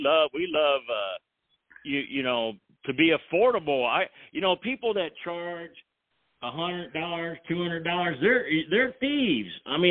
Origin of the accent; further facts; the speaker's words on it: California, United States; born there; I was born in California. I know that.